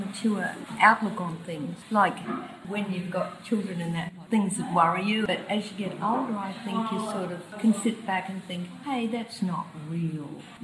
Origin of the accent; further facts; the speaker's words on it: Sydney, New South Wales, Australia; now in Brisbane, Australia; I come from Sydney, and I find the weather in Queensland, in Brisbane particularly, it is lovely for most of the year.